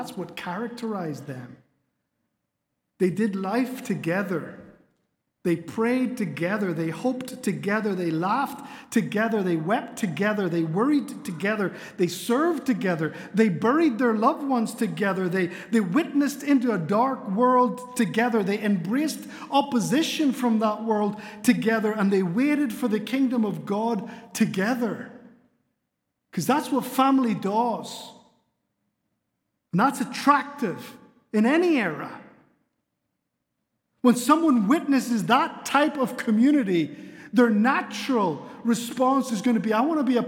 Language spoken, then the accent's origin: English; Canary Islands, Spain; I grew up in Spain. I know my accent doesn't communicate that, but Northern Irish missionaries to the Canary Islands, which are islands that belong to Spain.